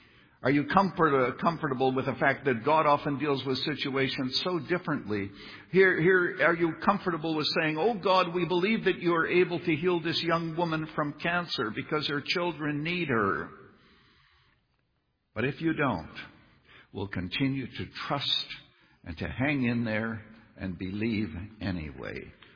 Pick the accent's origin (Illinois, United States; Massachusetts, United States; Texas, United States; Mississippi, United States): Illinois, United States; So I come from Illinois.